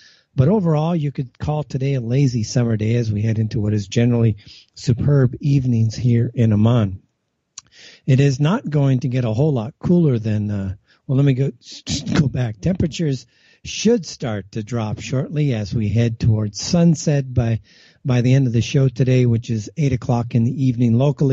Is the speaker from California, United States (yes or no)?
yes; Los Angeles, California, United States; That is not the case in my hometown of Los Angeles.